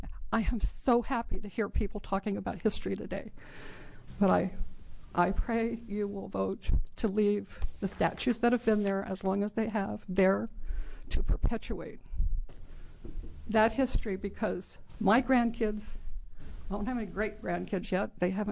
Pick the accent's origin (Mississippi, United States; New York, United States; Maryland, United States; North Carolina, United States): Maryland, United States; also born or lived in Delaware; now in Portland, United States; from Portland, Oregon. Grew up, born in Delaware, grew up in Maryland, though.